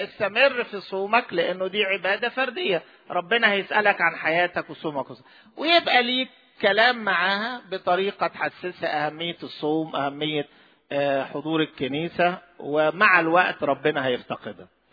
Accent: Upper Egypt, Egypt; و ده عندنا في الصعيد دلوقتي بيناقشها وبيسمع رأيها وبيبقى لها دور

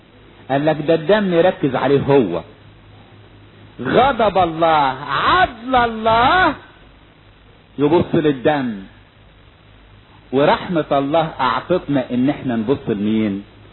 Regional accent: Upper Egypt, Egypt; عندنا في الصعيد يقولك العيلتين بينهم ايه؟ بينهم دم.

